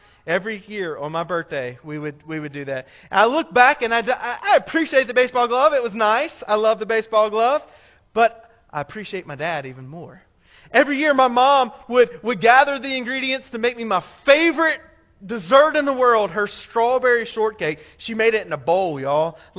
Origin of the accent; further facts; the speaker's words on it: Louisiana, United States; like I'm from Louisiana, we say lanyap a lot down there, all right?